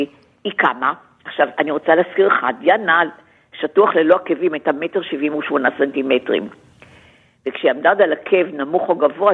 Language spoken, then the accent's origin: Hebrew; Tel Aviv, Tel Aviv District, Israel; born there; אם אני שנולדתי בצפון תל אביב